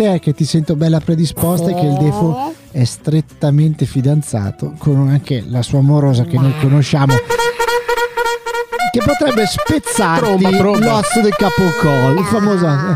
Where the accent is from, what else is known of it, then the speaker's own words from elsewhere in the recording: Carugate, Lombardy, Italy; io sono un forestiero, sì, qui a Gorgonzola, perché sapete sono di Carugate